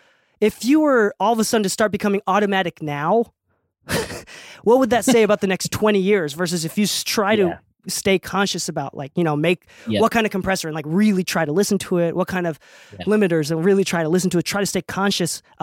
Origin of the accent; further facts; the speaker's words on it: United States; I'm freaking American